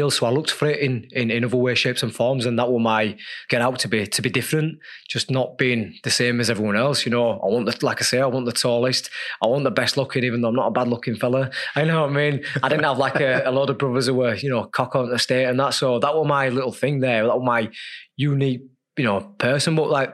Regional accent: Leeds, Yorkshire and the Humber, United Kingdom; when I grew up in Leeds, you know

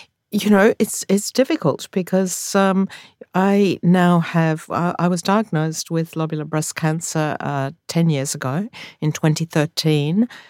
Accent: Australia; I'm Australian

